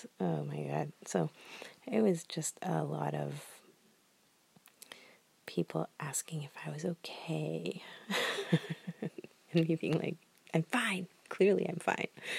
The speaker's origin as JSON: {"language": "English", "country": "Canada", "said": "I'm Canadian. What can I say?"}